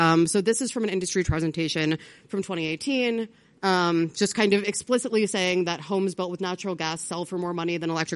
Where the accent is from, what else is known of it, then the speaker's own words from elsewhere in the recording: Maryland, United States; Washington Gas, which operates in my home state of Maryland.